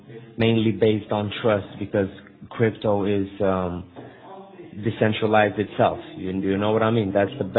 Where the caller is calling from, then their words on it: London, United Kingdom; I'm calling from London. We are a small branch in here.